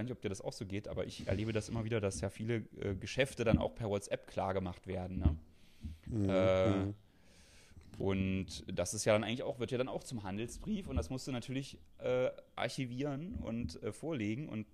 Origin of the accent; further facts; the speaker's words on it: eastern Germany, Germany; ich meine, war 5 Jahre, als die DDR vorbei war